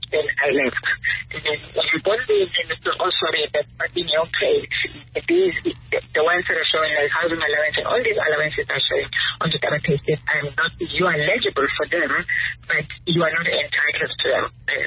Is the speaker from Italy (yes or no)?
no; South Africa; I'm a South African and I was recruited by the international organization.